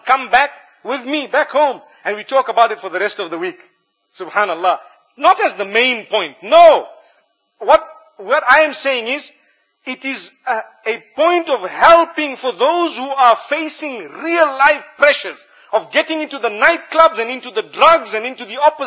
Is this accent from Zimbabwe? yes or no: yes; Zimbabwe; You know, back at home, I come from Zimbabwe.